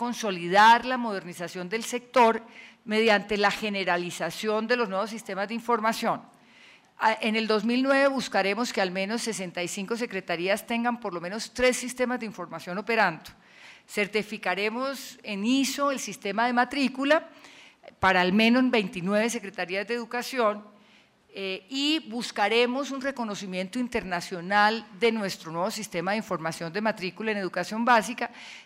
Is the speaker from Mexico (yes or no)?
no; Colombia; como muchos colombianos de esos que participaron en el plan